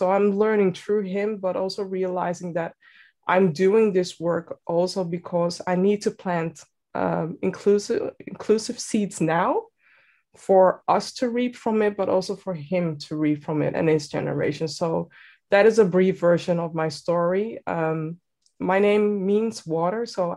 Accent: Amsterdam, North Holland, Netherlands; born and raised in Amsterdam, the Netherlands

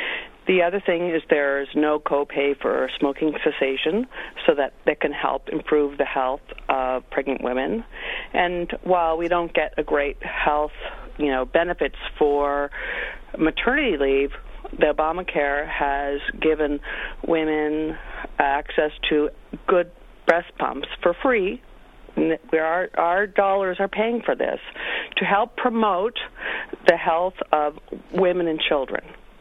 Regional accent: Canada; now in United States; I am a dual citizen. I came from Canada, and they don't do direct advertising.

